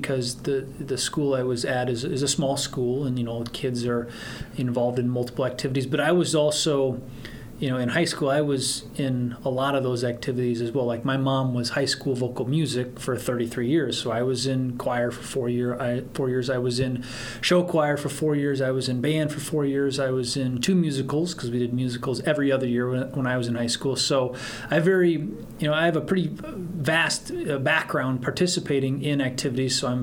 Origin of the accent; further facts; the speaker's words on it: Belmond, Iowa, United States; I'm a Belmont-Clemmy High School graduate. After that, I went to the University of Northern Iowa.